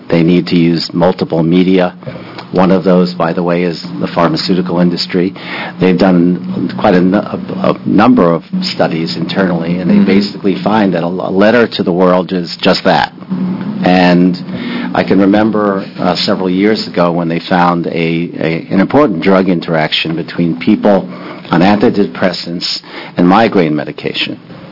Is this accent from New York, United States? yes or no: no; Connecticut, United States; now in Oregon, United States; Chair Holvey and Representative Tomei, I came from Connecticut.